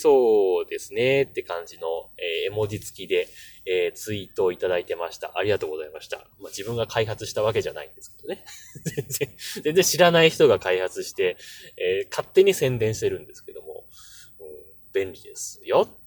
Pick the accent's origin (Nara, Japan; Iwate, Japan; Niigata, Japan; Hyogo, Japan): Iwate, Japan; Kamaishi; born there; その2011年にね、自分、釜石ってとこで生まれたんですけど